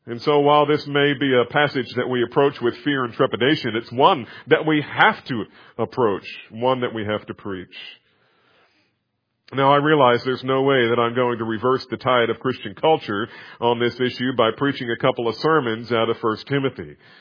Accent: New Jersey, United States; I mean, I grew up in New Jersey. I understand this.

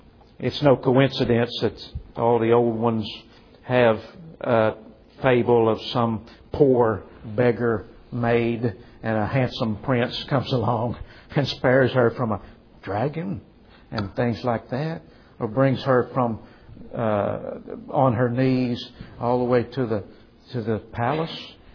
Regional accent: Kentucky, United States; See, I'm from Kentucky.

